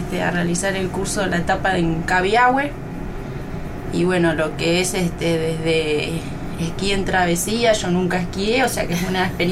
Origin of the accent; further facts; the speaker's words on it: González Catán, Buenos Aires Province, Argentina; Yo soy de Buenos Aires, de González Catán, de la zona oeste, La Matanza. Nací ahí, me crié ahí